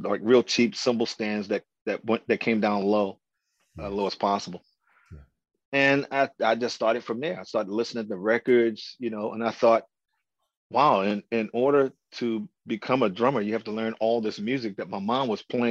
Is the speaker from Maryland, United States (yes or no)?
yes; Baltimore, Maryland, United States; But thank God for me growing up in Baltimore, because a lot of artists, a lot of groups that I listened to came through Baltimore.